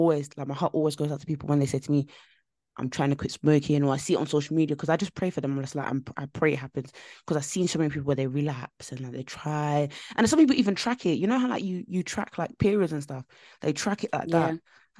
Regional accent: London, United Kingdom; Because I grew up in East London, it was very, very rough, but it wasn't like, because like when people hear that I grew up in Plaster, they say, huh, they shout.

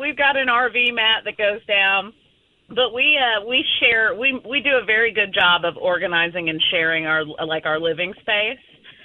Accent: Georgia, United States; And so they were from Ohio. We're from Georgia.

